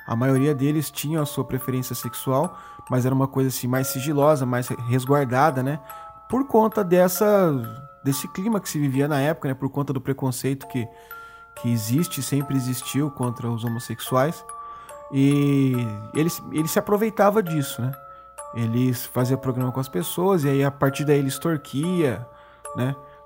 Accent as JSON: {"language": "Portuguese", "town": "Mogi das Cruzes", "region": "São Paulo", "country": "Brazil", "tie": "born or raised there", "said": "eu me lembro que quando eu era criança, facilmente aqui em Mogi das Cruzes o pessoal descia para Bertioga de carona"}